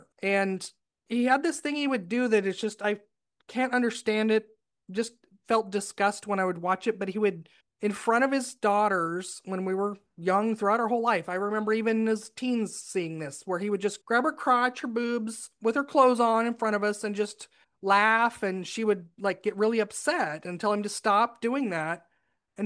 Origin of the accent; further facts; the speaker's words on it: Oregon, United States; And the small town that I grew up in Oregon, life goals were get married, get 5 acres and a double wide mobile home.